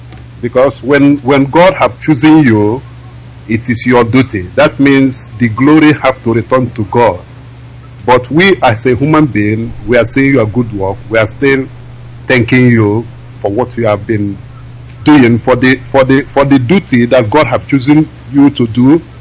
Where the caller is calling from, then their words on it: Kyiv, Ukraine; I'm calling from Kyiv, Ukraine.